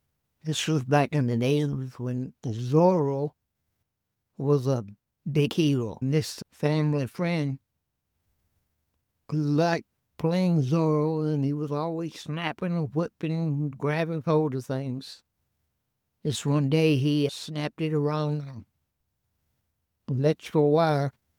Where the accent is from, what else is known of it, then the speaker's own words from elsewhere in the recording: Cleveland, Ohio, United States; Cleveland, Ohio.